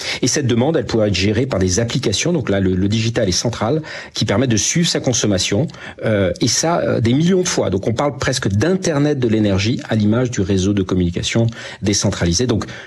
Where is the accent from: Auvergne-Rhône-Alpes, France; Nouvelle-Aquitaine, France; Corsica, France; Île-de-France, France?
Corsica, France; On pense au Portugal, à l'Espagne, mais aussi à la Bretagne ou chez moi en Corse.